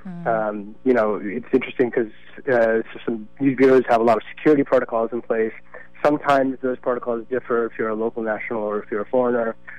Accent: United States; but less so for me as an American.

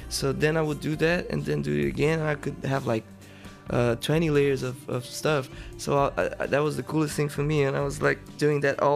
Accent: Brazil; I'm a musician, I'm a songwriter, guitar player, vocalist, and I live in Brazil. I'm from Brazil

